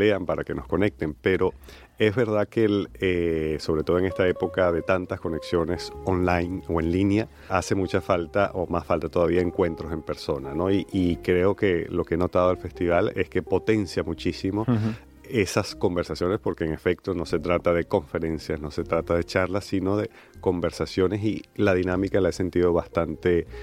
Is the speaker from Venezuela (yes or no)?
yes; Caracas, Capital District, Venezuela; now in Málaga, Spain; Yo que, bueno, nací y vengo de Caracas, tengo ya un tiempito viviendo en Málaga